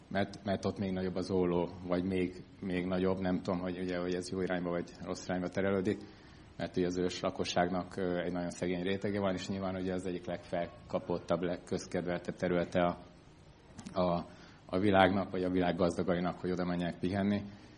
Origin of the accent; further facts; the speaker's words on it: Budapest, Hungary; Budapestről származunk, az Orvosi Egyetemen ismertük meg egymást, mindketten gyakorló orvosok vagyunk. És hát 10 évet éltünk vidéken, aztán most egy pár éve a gyerekek, ahogy nőttek, visszaköltöztünk Budapestre, Budaörsre